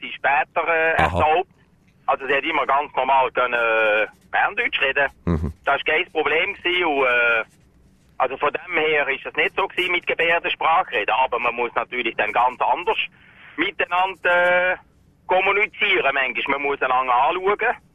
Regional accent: Netherlands; moved away as an adult; now in Switzerland; ursprünglich komme ich aus Holland, ich habe ein Praktikum gemacht, hat für ein Jahr in die Schweiz gekommen. Und von dem sind 31 geworden.

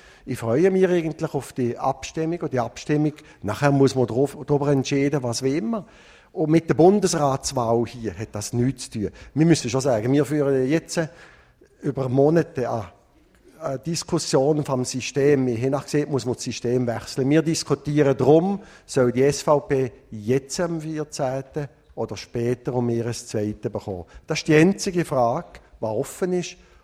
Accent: Switzerland; ich komme aus der Peripherie, wirklich ganz am Rand von der Schweiz, aus dem Berggebiet. Und wir sind dort natürlich viel dünner besiedelt.

